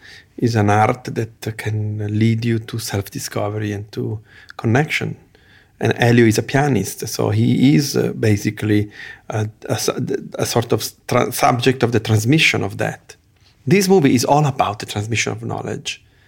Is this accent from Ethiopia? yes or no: yes; Ethiopia; My mother is Algerian, but she spoke to us in French. We grew up in Ethiopia. They were talking Italian, Ethiopian, Amharic, French and English.